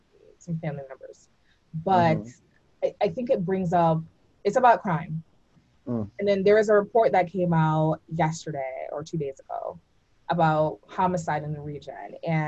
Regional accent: Jamaica; everyone knows that we're both from Jamaica, still have family there, all of that.

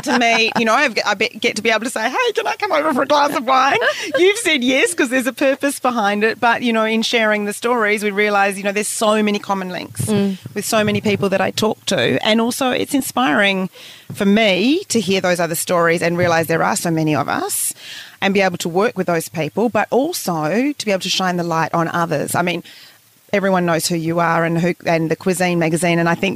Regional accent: Melbourne, Victoria, Australia; also born or lived in Sydney; I grew up in Melbourne and I also lived in Sydney for a while

